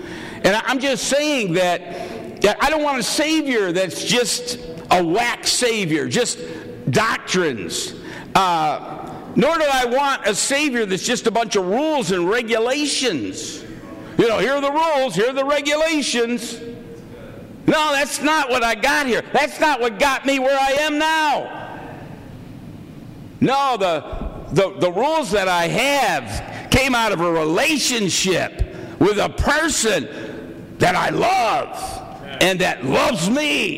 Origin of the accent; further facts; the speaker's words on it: United States; I couldn't do it. I'm an American. I said, "Get me a chair. Get me a chair,"